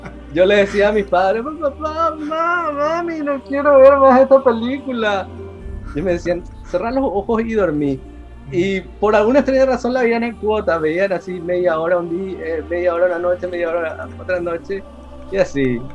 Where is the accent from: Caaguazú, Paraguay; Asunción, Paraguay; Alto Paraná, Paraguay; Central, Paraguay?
Asunción, Paraguay; yo nací y vivo actualmente en Asunción del Paraguay, justo en el centro ahí de Sudamérica.